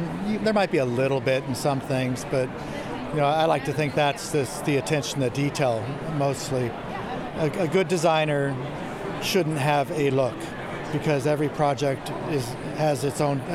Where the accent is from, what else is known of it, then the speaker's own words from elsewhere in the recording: California, United States; I'm from Northern California.